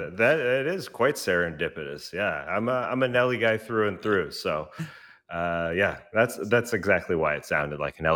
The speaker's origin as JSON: {"language": "English", "town": "Toronto", "region": "Ontario", "country": "Canada", "tie": "born or raised there", "said": "baseball was my first true love growing up in Toronto."}